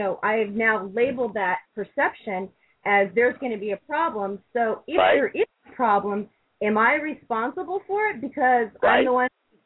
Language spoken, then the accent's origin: English; United States; moved away as an adult; now in Jordan; I'm calling from Jordan. I'm actually an American, but I've been living in the country of Jordan for almost 4 years now.